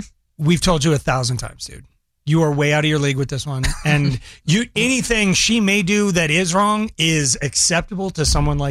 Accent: Longmont, Colorado, United States; But I'm from Longmont, Colorado. If there's bagged milk, it would be there.

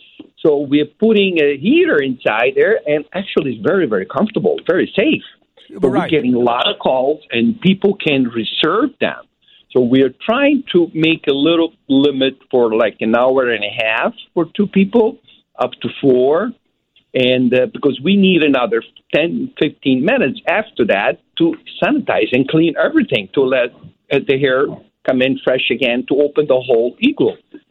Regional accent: Sicily, Italy; now in United States; from Sicily. Actually, I'm Southern from Sicily

